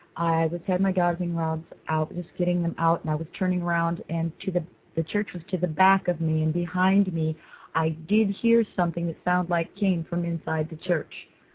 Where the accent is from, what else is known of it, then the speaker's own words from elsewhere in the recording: Peoria, Arizona, United States; I am from Peoria, just west of Phoenix, near Sun City.